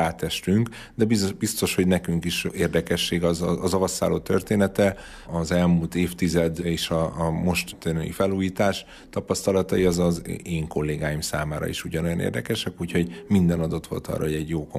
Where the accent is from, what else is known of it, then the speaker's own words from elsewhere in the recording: Miskolc, Borsod-Abaúj-Zemplén, Hungary; Én jó magam miskolci vagyok, tehát én is tisztában vagyok az avasszállókor, egykori koronaszálló hányatatott történetével